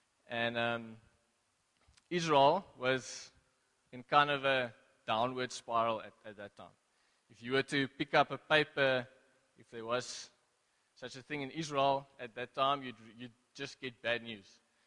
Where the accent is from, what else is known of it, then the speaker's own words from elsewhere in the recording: Western Cape, South Africa; now in East London, South Africa; we hail from the West Coast. We moved to East London this year, or last year, January.